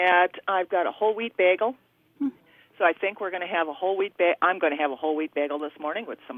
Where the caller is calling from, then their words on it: Lawler, Minnesota, United States; I am calling from the big town of Lawler.